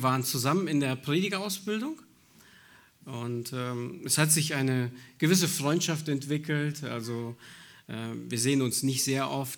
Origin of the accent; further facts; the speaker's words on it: Minden, North Rhine-Westphalia, Germany; ich bin 42 Jahre alt, ich komme aus Minden, aus der Gemeinde auch dort.